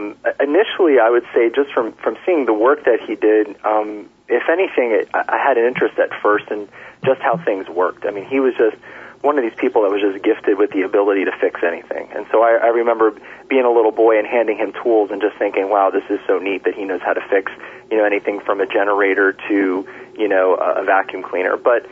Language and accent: English; Miami, Florida, United States; also born or lived in New York; from I think around 1968 when we moved to Miami from New York till he passed away in 1990. So I grew up kind of sometimes going to work with my dad